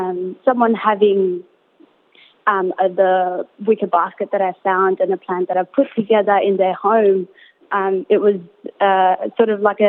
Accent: Ilocos Region, Philippines; English is a second language; now in Australia; growing up in Pangasinan, which is a farming province.

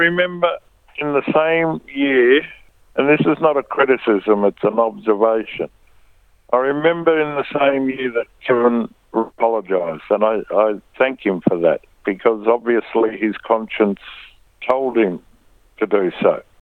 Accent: Balranald, New South Wales, Australia; I did a gig in my hometown of Balranald on the weekend

